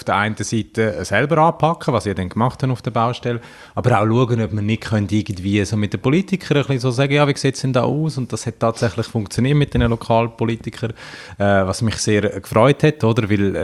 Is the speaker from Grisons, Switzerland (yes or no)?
yes; Davos, Grisons, Switzerland; Ja gut, gell, also jetzt bin ich auch von Davos, was auch ein grosser Tourismusort ist